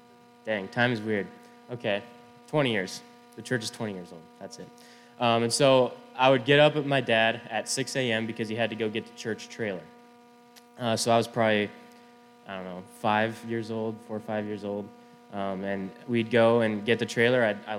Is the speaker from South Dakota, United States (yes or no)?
yes; Spearfish, South Dakota, United States